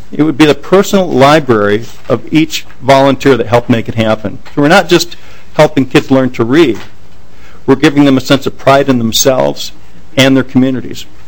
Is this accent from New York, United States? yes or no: no; Moorhead, Minnesota, United States; I grew up in Moorhead, by the way.